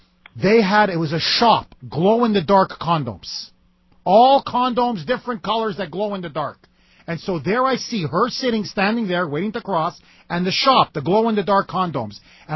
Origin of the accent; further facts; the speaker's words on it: Montreal, Quebec, Canada; I'm originally from Montreal.